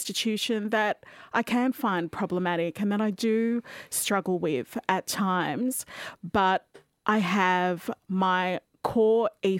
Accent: Melbourne, Victoria, Australia; I grew up in Camberwell and Hawthorne, and it's a very lovely area, but it's polite. It's a very well-to-do area here in Melbourne.

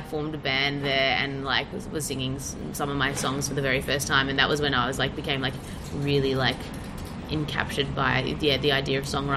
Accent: Melbourne, Victoria, Australia; I'm a city slicker. Yeah, no, I grew up in Albert Park, which is just outside of St Kilda.

